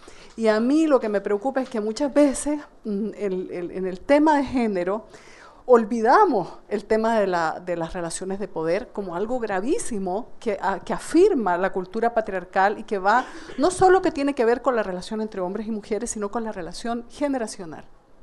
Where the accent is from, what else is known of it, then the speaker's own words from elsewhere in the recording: Nicaragua; Yo vengo de Nicaragua